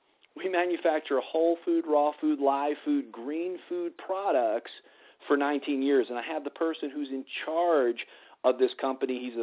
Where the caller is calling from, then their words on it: Colorado, United States; I'm calling in from Colorado tonight.